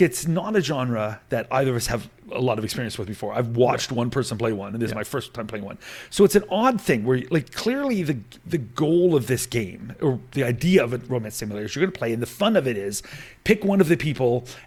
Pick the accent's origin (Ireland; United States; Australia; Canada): Canada; As a Canadian, there is no option there.